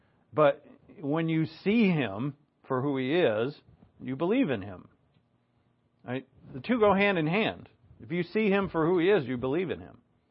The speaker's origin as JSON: {"language": "English", "country": "United States", "said": "I'm not really of this nation. I mean, I'm American, yeah, but my true country is in heaven."}